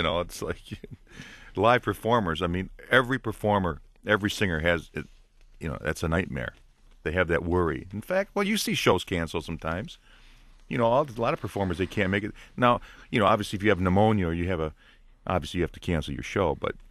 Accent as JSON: {"language": "English", "town": "Detroit", "region": "Michigan", "country": "United States", "tie": "born or raised there", "said": "that's where I'm, you know, that's my hometown, you know. But the Detroit people, there's, you know, there's so much talent here"}